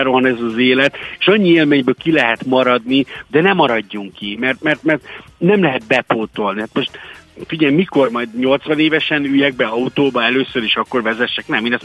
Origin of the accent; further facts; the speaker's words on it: Hont, Nógrád, Hungary; Tehát én Nógrád megyében Honton nőttem fel, és gyakorlatilag olyan irigylésre méltó volt az, hogy a srácok ott a kicsi faluba bicajoztak.